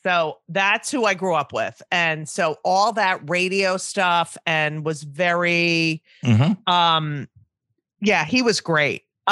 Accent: New Jersey, United States; No, I grew up in New Jersey. Mother was Manhattan.

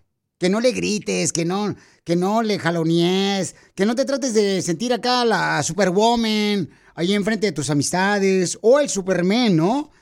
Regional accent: Durango, Mexico; now in Los Angeles, United States; aquí venimos de Durango a Los Ángeles, Estados Unidos.

